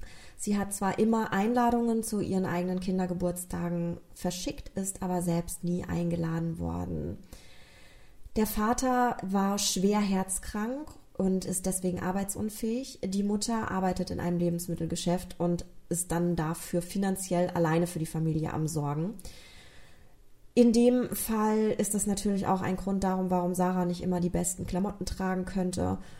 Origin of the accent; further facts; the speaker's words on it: Rhineland-Palatinate, Germany; Und auch ich lebe in Rheinland-Pfalz und auch ich wurde 1984 geboren. Viele von euch haben das ja tatsächlich schon in meinem Dialekt festgestellt, dass ich aus dieser Gegend komme. Obwohl ich das versuche zu verbergen, kriege ich das nicht immer unterdrückt.